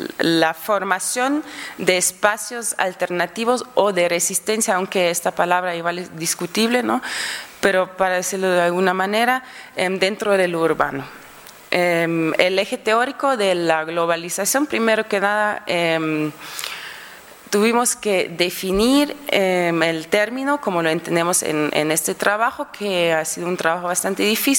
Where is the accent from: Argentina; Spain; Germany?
Germany; now in Quito, Ecuador; Yo soy de Alemania, entonces es como en el contexto europeo hay muchas ocupas, ¿no?